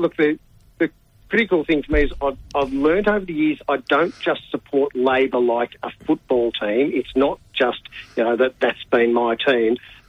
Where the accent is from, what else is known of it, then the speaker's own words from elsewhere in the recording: Springvale, Victoria, Australia; I grew up in Springvale. We had the migrant hostel in the middle of town